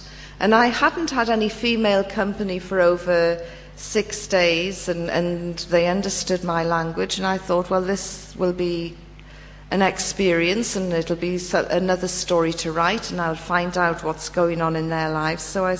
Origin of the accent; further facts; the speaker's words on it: United Kingdom; I'm British, which always raises a smile.